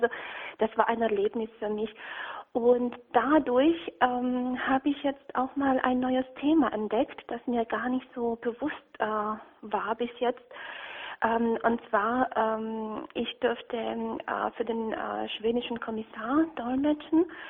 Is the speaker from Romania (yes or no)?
yes; Romania; German is a second language; ich komme aus Rumänien, und in Rumänien, wenn man behindert ist, dann ist es halt so, man kommt oft nicht aus dem Haus